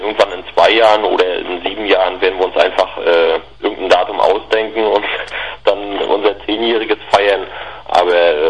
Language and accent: German; Greifswald, Mecklenburg-Vorpommern, Germany; Ja, wir kommen alle aus der Ecke.